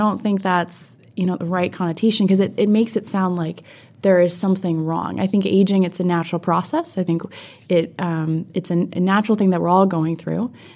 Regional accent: Tustin, California, United States; born there; Yeah, I was born in Orange County, basically area of Tustin.

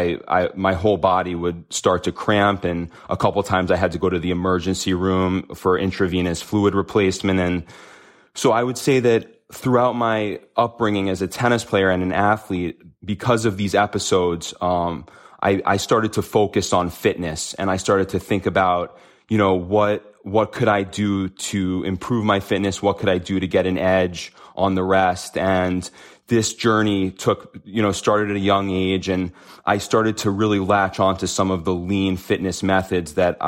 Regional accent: New York City, New York, United States; So I grew up in New York City, which is a place that I don't think you see many high-level athletes come out

